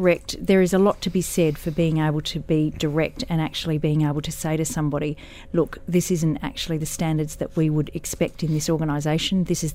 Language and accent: English; Australia; being Australian